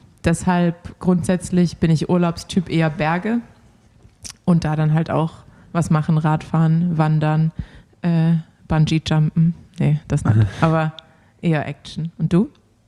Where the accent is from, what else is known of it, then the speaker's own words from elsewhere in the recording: Baden-Württemberg, Germany; Das kann ich natürlich als Schwabe nicht machen.